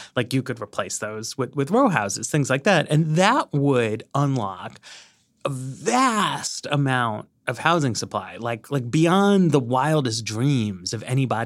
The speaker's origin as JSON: {"language": "English", "region": "New York", "country": "United States", "tie": "born or raised there", "said": "I grew up in New York, right?"}